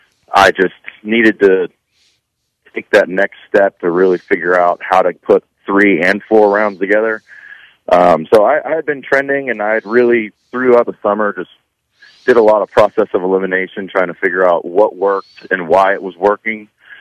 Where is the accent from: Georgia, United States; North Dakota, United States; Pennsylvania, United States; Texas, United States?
Texas, United States; The Woodlands; Well, I picked Sam Houston because I'm from the Woodlands, Texas, so it was pretty close by.